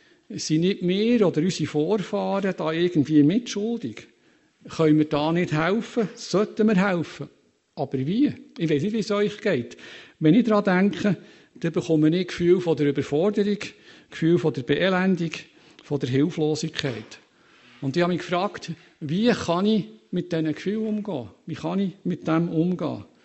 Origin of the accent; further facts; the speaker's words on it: Lucerne, Switzerland; born there; Ich bin in Luzern geboren.